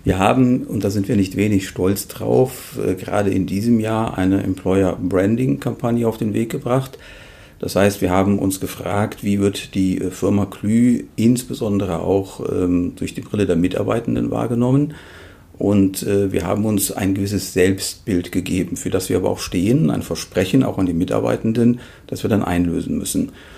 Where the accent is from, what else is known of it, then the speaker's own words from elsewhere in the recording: Leverkusen, North Rhine-Westphalia, Germany; Ich komme aus Leverkusen. Ich bin ein Kind des Bayerwerkes.